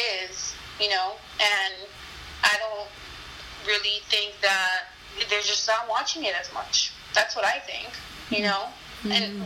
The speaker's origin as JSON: {"language": "English", "country": "United States", "tie": "born or raised there", "said": "But because I grew up in America, I really never felt like, oh, well, I'm a Latina"}